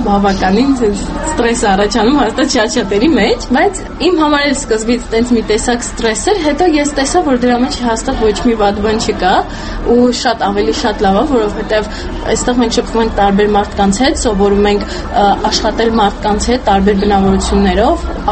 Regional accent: Yerevan, Armenia; Երևանում ապրում եմ ընտանիքիս հետ, Երևանից եմ

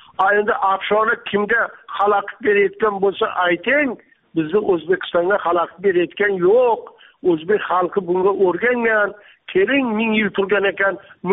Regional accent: Jizzakh, Jizzakh Region, Uzbekistan; also born or lived in Mirzachoʻl; Mirzacho'l 49-yilda biz ko'chib kelganmiz Jizzaxdan, tog'lar orasidan, go'zal vodiydan To'qaylarning ichiga. Mirzacho'l degan joyga ko'chib kelganmiz.

